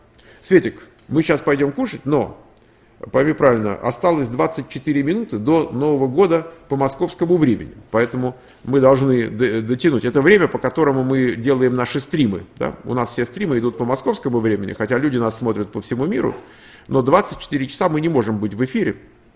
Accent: Moscow, Russia; я из Москвы

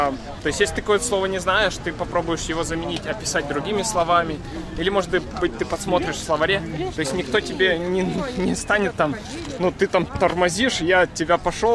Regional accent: Russia; now in United States; что я россиянин.

